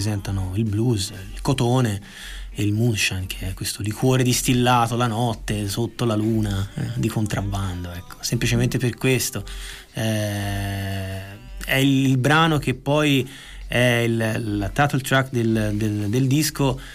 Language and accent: Italian; Ripafratta, Tuscany, Italy; è la cascata di Ripa Fratta, che è il mio paese.